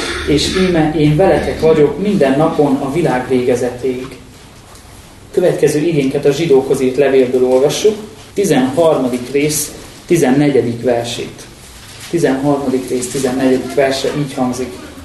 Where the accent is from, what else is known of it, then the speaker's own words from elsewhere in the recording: Miercurea Ciuc, Harghita, Romania; now in Budapest, Hungary; Csíkszeredából származom, onnan jöttem el már nagyon régóta